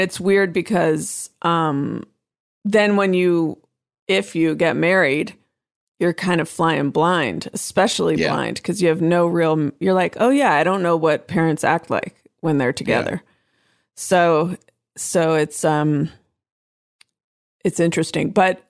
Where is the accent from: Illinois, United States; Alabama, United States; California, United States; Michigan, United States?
California, United States; Oakland; I am from, I'm from Oakland. I'm from the Bay Area.